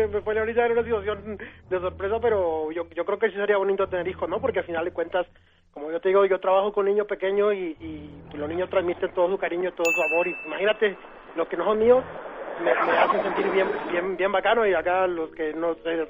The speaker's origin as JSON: {"language": "Spanish", "town": "Barquisimeto", "region": "Lara", "country": "Venezuela", "lives_now": "Mexico", "said": "Yo soy de Barquisimeto, Venezuela."}